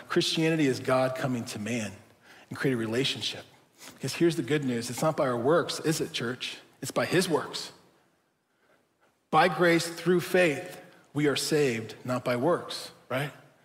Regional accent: Wilmington, Ohio, United States; I grew up in Wilmington, Ohio, not too far from here, and we used to go to the YMCA every Sunday morning.

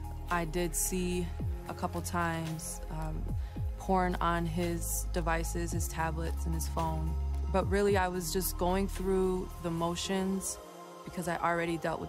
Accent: Chicago, Illinois, United States; I grew up in Chicago.

